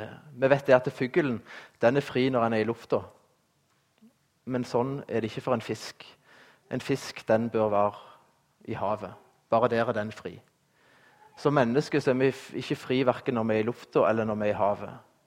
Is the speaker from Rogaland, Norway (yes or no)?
yes; Rogaland, Norway; Når jeg vokste opp inn i Ryfylke, som dere sikkert vet, nærmeste nabo til bedehuset